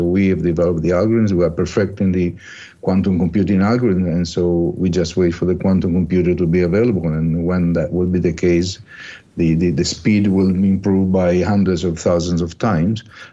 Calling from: Milan, Lombardy, Italy; English is a second language; I'm calling from Milan

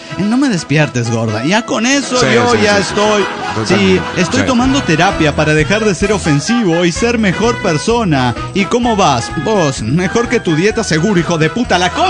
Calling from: Río Colorado, Río Negro, Argentina; ¡Hola, qué tal! ¿Cómo están? … de Río Colorado, Río Negro, Argentina.

